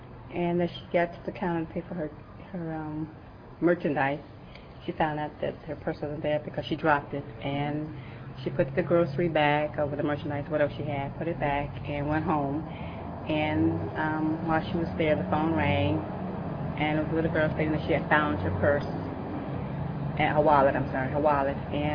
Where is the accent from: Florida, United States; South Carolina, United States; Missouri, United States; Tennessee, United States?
South Carolina, United States; And growing up in South Carolina, we had a playhouse.